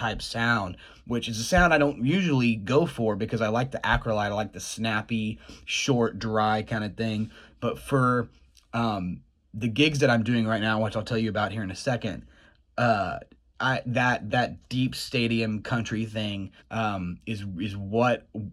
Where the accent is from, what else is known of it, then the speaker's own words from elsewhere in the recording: Arkansas, United States; We grew up together in Arkansas